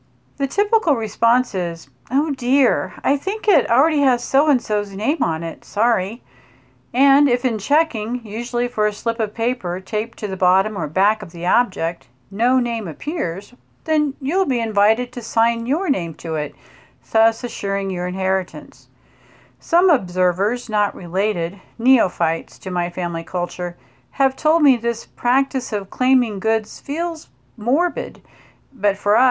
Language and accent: English; Dodge City, Kansas, United States; from Dodge City, Kansas